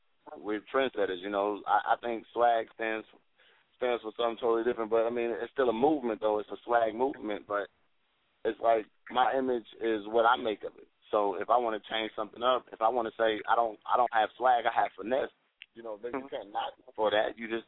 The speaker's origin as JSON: {"language": "English", "region": "Ohio", "country": "United States", "tie": "born or raised there", "said": "I actually got to go back to Ohio. My hometown is asking me to come do a show Thursday, Friday, and Saturday of next month."}